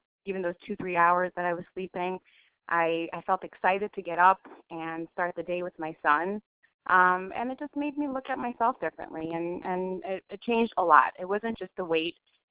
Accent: Long Island, New York, United States; I'm from Long Island, New York.

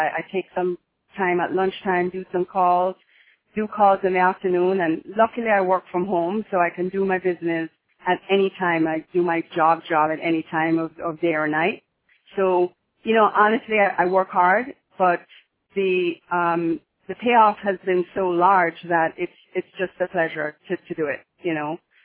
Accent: Jamaica; moved away as an adult; now in Encinitas, United States; I live in Southern California in Encinitas, California. I'm originally from Jamaica. My family and husband and two kids moved here in 1999, and I've made my home here in San Diego since then.

